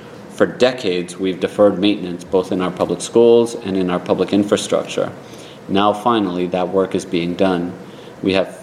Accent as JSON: {"language": "English", "town": "Providence", "region": "Rhode Island", "country": "United States", "tie": "born or raised there", "said": "when I was growing up in Providence, there was a sense that you had to know a guy to get anything done in City Hall."}